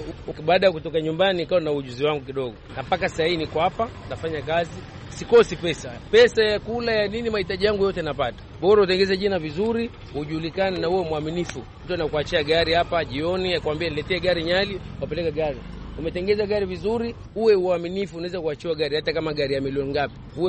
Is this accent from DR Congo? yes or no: no; Kilimanjaro, Tanzania; born there; Mimi mwenyewe nimezaliwa Tanzania